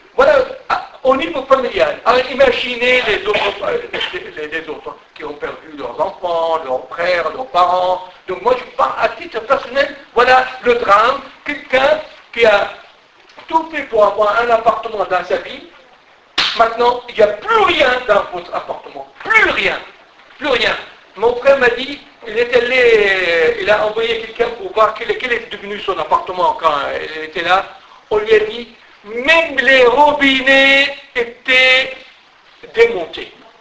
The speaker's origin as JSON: {"language": "French", "town": "Homs", "region": "Homs Governorate", "country": "Syria", "said": "Moi, je suis originaire de Homs. Ma propre maison a été bombardée."}